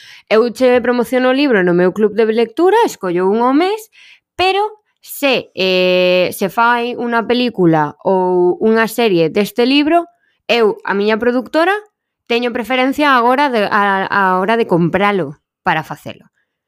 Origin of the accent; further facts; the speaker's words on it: Pontevedra, Galicia, Spain; Entón, bueno, eu son de Pontevedra.